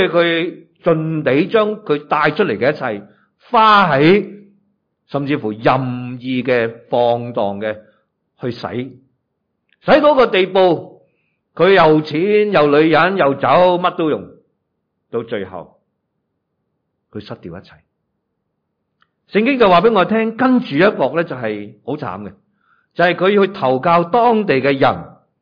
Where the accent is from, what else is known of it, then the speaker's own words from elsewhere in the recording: China; 用我们中国人说真的需要贴地的时候呢，他什么都要做。